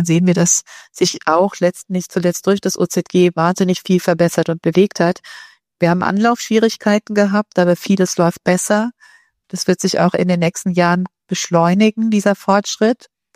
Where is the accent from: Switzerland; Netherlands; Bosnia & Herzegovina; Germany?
Germany; dass wir als Deutsche immer die Neigung haben